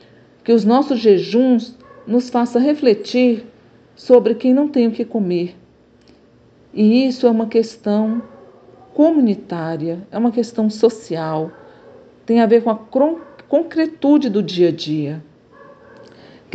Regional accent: Fortaleza, Ceará, Brazil; mulher negra, cis, e sou de Fortaleza, no Ceará.

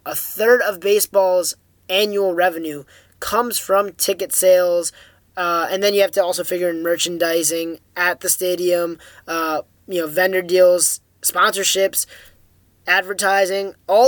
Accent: Phoenixville, Pennsylvania, United States; my twin brother, calling in from my hometown of Phoenixville, Pennsylvania

